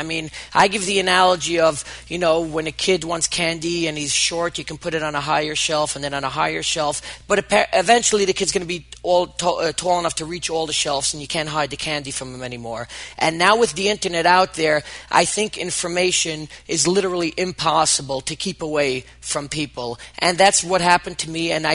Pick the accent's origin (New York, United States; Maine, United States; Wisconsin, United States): New York, United States; Brooklyn; Yes, I was raised in Brooklyn, New York, and I never know how much of Orthodox Judaism I have to explain to people